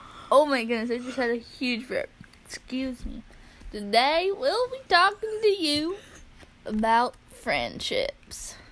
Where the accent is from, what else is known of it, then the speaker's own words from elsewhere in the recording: Canada; By the way, I'm Canadian.